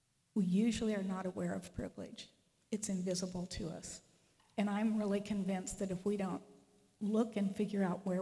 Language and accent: English; United States; born there; I was born in America.